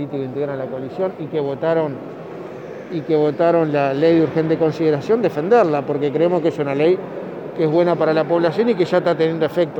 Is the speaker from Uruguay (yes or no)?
yes; Uruguay